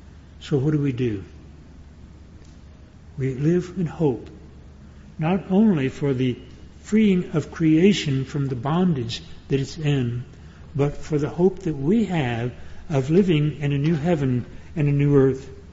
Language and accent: English; Texas, United States; I grew up in the Depression years, the 1930s, in the Piney Woods of East Texas, and country gospel music was very popular at that time